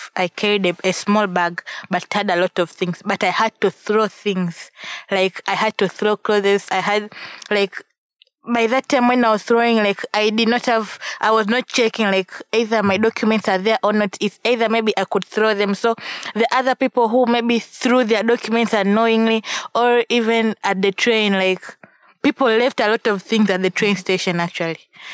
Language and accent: English; Tanzania; also born or lived in Ukraine; Because I'm from Tanzania, so for me, coming out from Tanzania to Ukraine